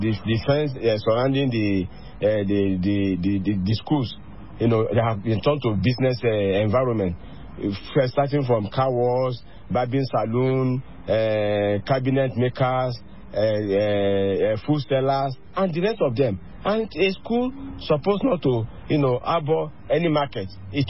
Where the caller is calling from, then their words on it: Abuja, Federal Capital Territory, Nigeria; I'm calling from Abuja. I'm talking from Abuja.